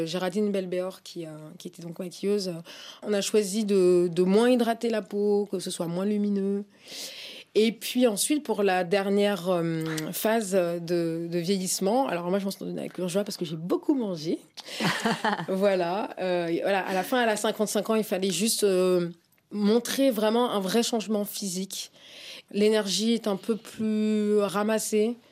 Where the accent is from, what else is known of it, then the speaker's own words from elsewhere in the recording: Paris, Île-de-France, France; born there; je suis née à Paris, je suis née dans le métro, donc je leur ai dit oui, je suis là, je suis française, monsieur.